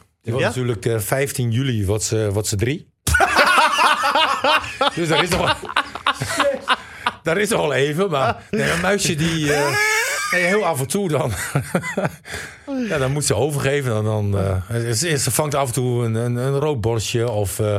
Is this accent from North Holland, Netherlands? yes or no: no; Groningen, Netherlands; now in Emmen, Netherlands; Nou, ik heb wel... Ik ben natuurlijk een echte Groninger.